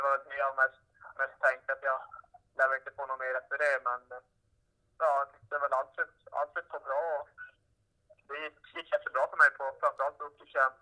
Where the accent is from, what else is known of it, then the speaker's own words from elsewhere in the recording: Malmberget, Norrbotten County, Sweden; när man hade sina polare och allt där hemma i Malmberget.